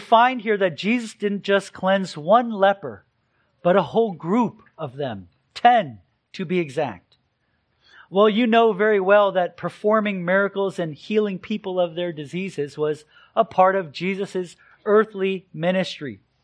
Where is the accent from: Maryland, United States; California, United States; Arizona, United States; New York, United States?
California, United States; Sunnyvale; It's because I grew up in the South Bay. And whenever I'm asked specifically where, I'll say Sunnyvale, Cupertino.